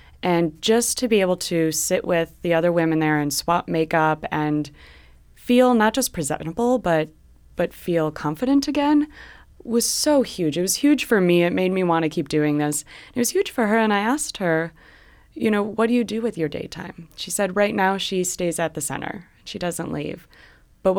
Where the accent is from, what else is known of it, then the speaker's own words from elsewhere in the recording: Chicago, Illinois, United States; now in San Francisco, United States; I come from Chicago and homelessness is a big issue there too.